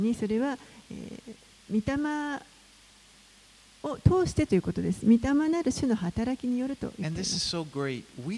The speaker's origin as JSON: {"language": "Japanese", "town": "Seattle", "region": "Washington", "country": "United States", "said": "そして私の出身のシアトルは、まあ、またその下で次世代"}